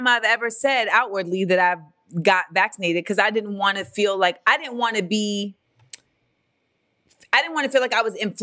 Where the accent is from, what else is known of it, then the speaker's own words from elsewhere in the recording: Orlando, Florida, United States; See, I'm from listen, Orlando.